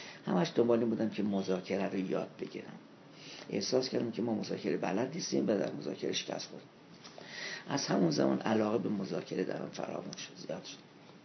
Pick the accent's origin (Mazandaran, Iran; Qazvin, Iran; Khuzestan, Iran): Qazvin, Iran; بعد در یه خانواده ثروتمند دنیا آمدم من، چون معمولا گاهی اوقات میگن در خانواده فقیر و مسائل من، یه خانواده ثروتمند دنیا آمدم. هیچ وقت مشکل معاش نداشتم، بازرگان بود پدرم. دوره دبستان رو یکی از بهترین دبستان‌های قزوین انجام دادم.